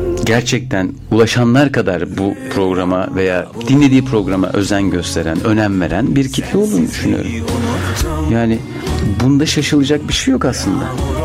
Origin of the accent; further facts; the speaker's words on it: Çobanisa, Manisa, Turkey; Ya, Çobanisalıyız değil mi?